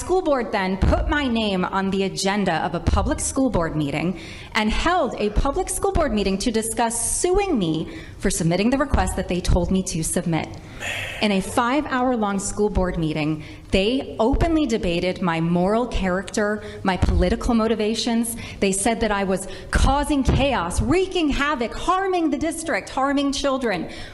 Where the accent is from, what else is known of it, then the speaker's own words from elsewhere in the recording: Rhode Island, United States; I am a mother from Rhode Island